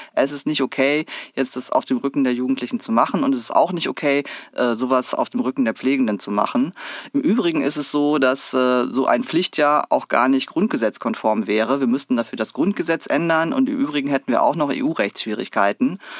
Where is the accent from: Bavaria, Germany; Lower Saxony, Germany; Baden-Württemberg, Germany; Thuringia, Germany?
Lower Saxony, Germany; now in Hamburg, Germany; Ich bin aufgewachsen im Münsterland Emsland und Hamburg war dann schon mal erste Strecke, so 2 Stunden halt weiter weg.